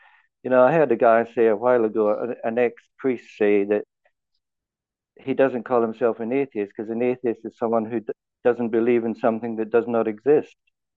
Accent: Melbourne, Victoria, Australia; I'm from Melbourne in Australia, of course

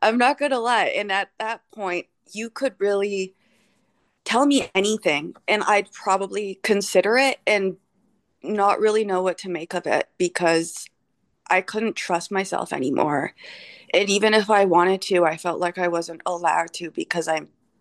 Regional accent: Ontario, Canada; my dad's First Nation, so am I, we're from Mississaugas of the Credit First Nation in Southern Ontario. So we're Anishinaabe

